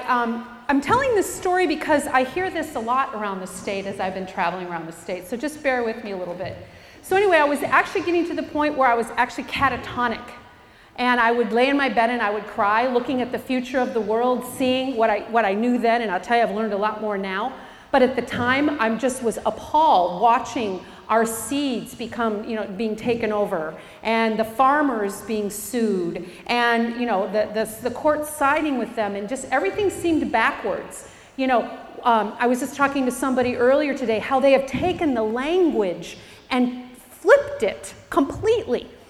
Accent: Chico, California, United States; I'm a grandmother from Chico, which is a small town north of Sacramento. I've lived there for 34 years.

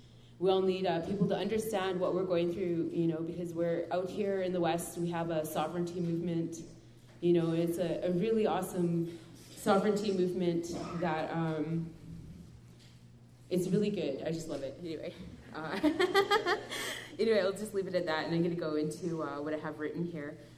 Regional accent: British Columbia, Canada; I'm from the Ntlagatmus Nation, that's in the interior of BC.

